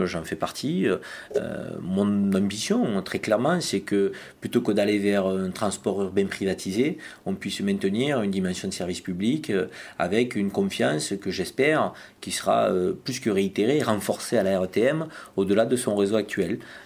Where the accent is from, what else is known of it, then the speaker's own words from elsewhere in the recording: Marseille, Provence-Alpes-Côte d'Azur, France; je suis marseillais